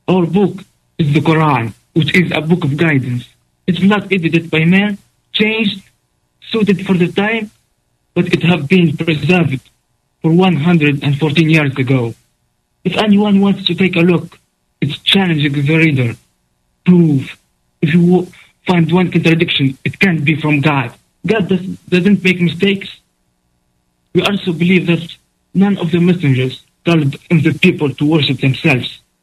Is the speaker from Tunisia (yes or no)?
yes; Tunisia; I am from Tunisia. I'm a student.